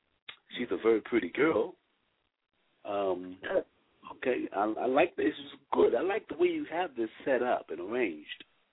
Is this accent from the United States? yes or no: yes; Virginia, United States; I'm from Virginia. That's Norfolk and Virginia Beach and Chesapeake, Suffolk area. So I'm as far east as you can come on the Atlantic.